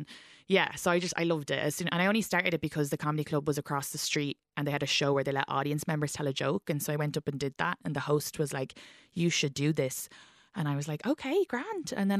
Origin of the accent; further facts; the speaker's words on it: Ireland; this is just being Irish.